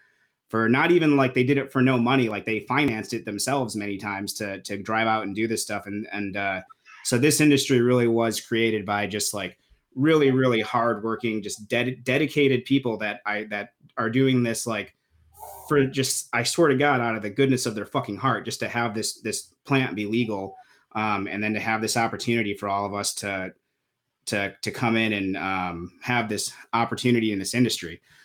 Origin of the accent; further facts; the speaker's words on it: Grand Rapids, Michigan, United States; I grew up in Grand Rapids and my family was a pretty political family.